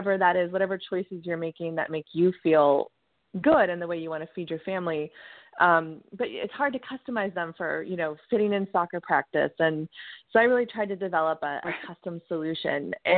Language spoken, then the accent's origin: English; California, United States; I grew up in California and we were all had a little bit of a hippie bent, and you know, that's the kind of stuff we did.